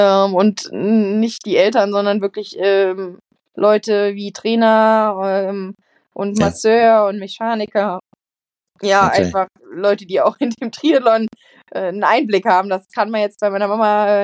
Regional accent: Saarland, Germany; weil ich bin ursprünglich aus dem Saarland. Das ist natürlich als ehemalige Saarländerin, beziehungsweise als Saarländerin, ganz, ganz klasse

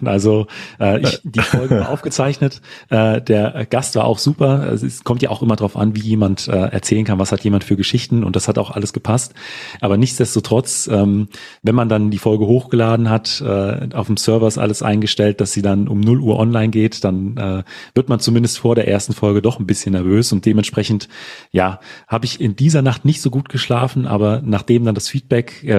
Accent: Frankfurt am Main, Hesse, Germany; Ich komme aus Frankfurt am Main, also quasi aus dem Herzen Deutschlands

